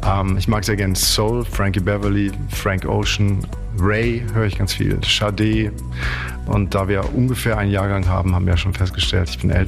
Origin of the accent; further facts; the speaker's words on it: Germany; now in Munich, Germany; Ich bin kein Berliner. Unser Wohnsitz, unser Hauptwohnsitz ist in München. Ich bin aber auch kein Münchner. Ich komme ursprünglich, und dafür kennen wir uns wahrscheinlich noch nicht lange genug, um das zu verraten, aus der Stadt des Westfälischen Friedens.